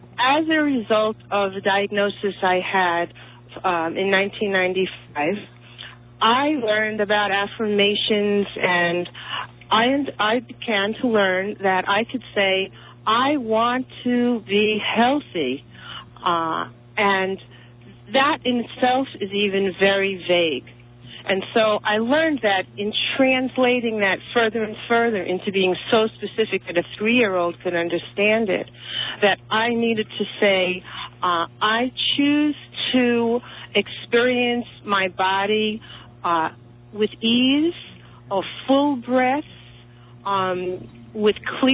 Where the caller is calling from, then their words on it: New York, United States; I'm calling from Suffolk County, Long Island.